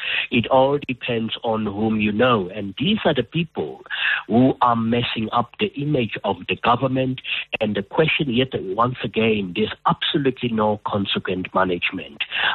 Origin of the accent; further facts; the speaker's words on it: South Africa; I don't think we are South African citizens, what I would call a radical, to such an extent that they will not be sympathetic to some of the challenges that our government face.